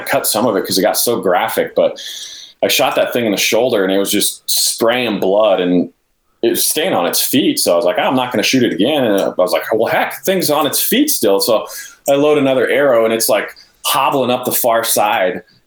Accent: Montana, United States; And so I grew up bear hunting in Montana, you know, in the Gallatin, south of Bozeman there, Paradise Valley and that stuff.

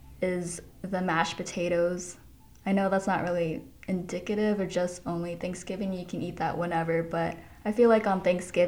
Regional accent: Portland, Oregon, United States; I grew up in Portland, Oregon. My dad and sister still live there.

